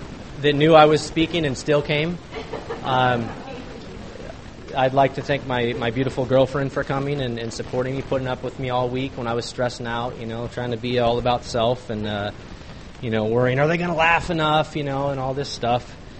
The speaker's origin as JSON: {"language": "English", "town": "Ridgecrest", "region": "California", "country": "United States", "tie": "born or raised there", "said": "And, you know, I grew up in Ridgecrest, California. If any of you guys know where that's at, it's in the middle of nowhere."}